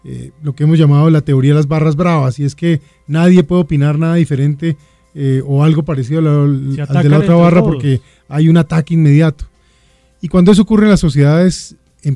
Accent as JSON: {"language": "Spanish", "region": "Bogotá", "country": "Colombia", "tie": "born there", "also_born_or_lived": "Palmira / Santa Marta / La Guajira / Armenia", "said": "desde muy niñito estuve recorriendo Colombia desde que nací. Yo nací en Bogotá, pero a los 6 días viví en Palmira, luego viví en Santa Marta, luego en La Guajira"}